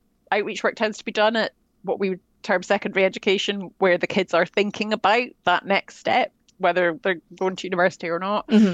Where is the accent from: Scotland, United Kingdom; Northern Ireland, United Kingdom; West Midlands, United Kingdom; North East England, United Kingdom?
Scotland, United Kingdom; I mean, we don't play in Scotland either. I'm Scottish.